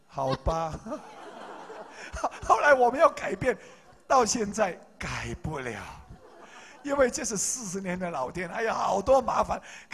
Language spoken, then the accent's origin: Chinese; Hong Kong; Chinese is a second language; 我没有当过兵很可惜，因为我是香港人，没机会当兵。